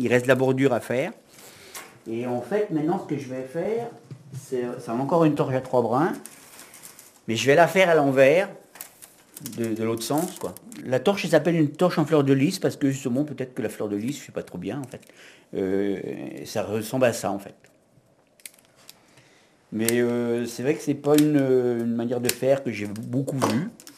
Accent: Brittany, France; je suis pas breton parce que je suis originaire du Pays Gallo, mais par contre, je suis amateur de danse bretonne

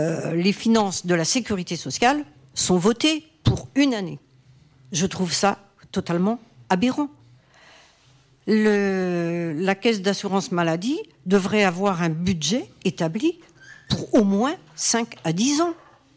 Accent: Martinique, France; Moi, je viens de Martinique.

